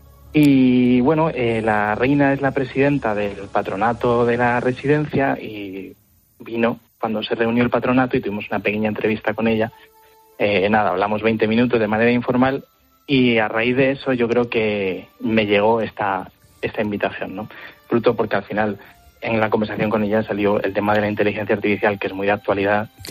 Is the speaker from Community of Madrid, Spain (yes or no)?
yes; Madrid, Community of Madrid, Spain; como madrileño había pasado muchas veces, claro, por delante